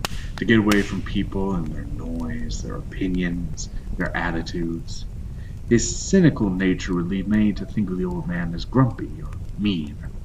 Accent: West Virginia, United States; tell you a few stories from the dark hills and haunted hollers of my home state, West Virginia.

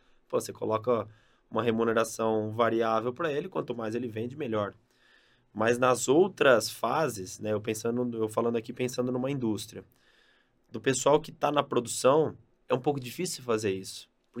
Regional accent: Brazil; eu como comunicação e empreendedorismo também, como brasileiro não podia deixar

